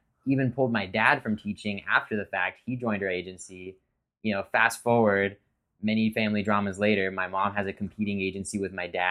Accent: Los Angeles, California, United States; So, I mean, I was born in Highland Park area. I spent my adolescence because of the split between there and the West Valley. And I really didn't like L.A. growing up.

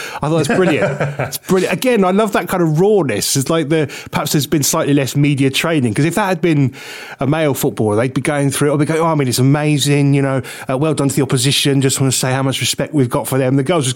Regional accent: Liverpool, North West England, United Kingdom; Hey, I'm from Liverpool. I'm blue, by the way.

